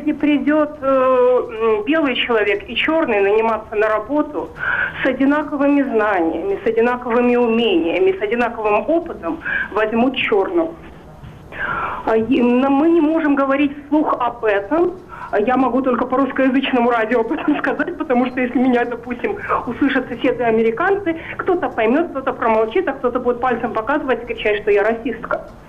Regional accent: New York, United States; Я не совсем из Нью-Йорка, хотя мы очень долго жили в Манхэттене. Я из пригорода Нью-Йорка, из такого белого, довольно состоятельного городка.

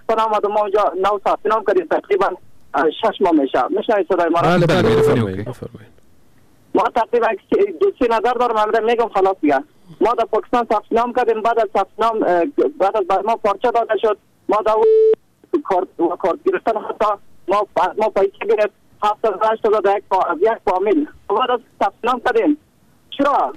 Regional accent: Badakhshan, Afghanistan; now in Pakistan; ما از بدخشان هستم، خودم در پاکستان فامینم.

